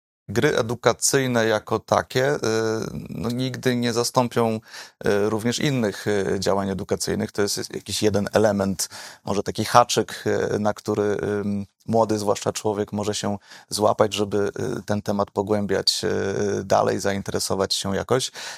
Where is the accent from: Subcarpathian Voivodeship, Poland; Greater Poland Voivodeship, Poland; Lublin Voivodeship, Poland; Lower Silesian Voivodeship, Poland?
Lower Silesian Voivodeship, Poland; Wrocław; jako rodowity wrocławianin temat opozycji antykomunistycznej lat 80. jest mi bardzo bliski.